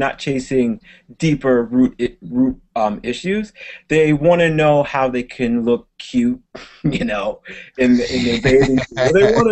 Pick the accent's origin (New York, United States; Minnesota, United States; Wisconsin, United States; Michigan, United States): New York, United States; We were born and raised on Long Island, and then my parents moved down to Florida, and Elliot and the rest of my family went with them, and I stayed up here with my younger brother.